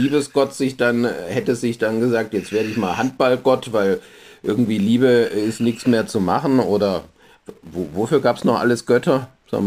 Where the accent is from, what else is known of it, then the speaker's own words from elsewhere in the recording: Pforzheim, Baden-Württemberg, Germany; aber in Pforzheim natürlich schon, in meiner Heimatstadt.